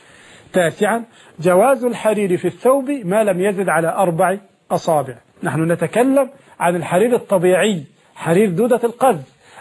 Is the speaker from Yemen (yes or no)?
no; Egypt; الخياطين يفعلون عندنا في مصر هذا